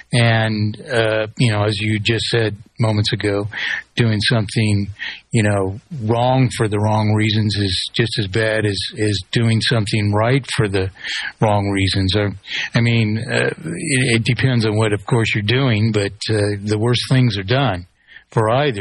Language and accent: English; United States; I'm American, you remember, so.